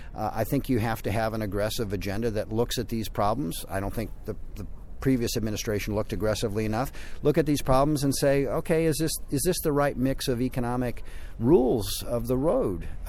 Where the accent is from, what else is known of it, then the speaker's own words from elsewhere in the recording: Midwest, United States; I'm from the Midwest myself, the economies out there have been much more diversified for a long time.